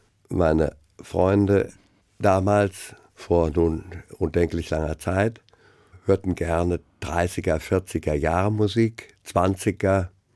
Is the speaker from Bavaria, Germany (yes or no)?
no; Frankfurt, Hesse, Germany; Ich bin in Frankfurt geboren, ich bin hier einfach leben geblieben und auch nicht ohne Grund.